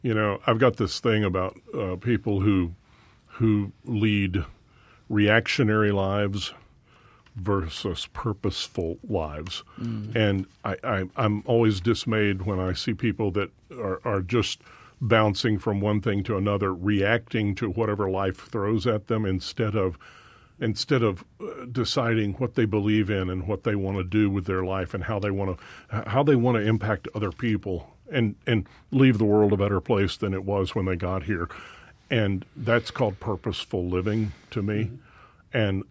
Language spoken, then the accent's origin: English; Dallas, Texas, United States; I was born in Dallas, and While it's not the Dallas I was born in, it's still home to me.